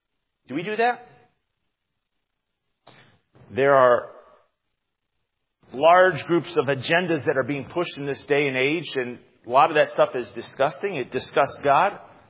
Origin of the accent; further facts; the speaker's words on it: United States; I had to book a tour, a private tour, to be able to do this because I'm American.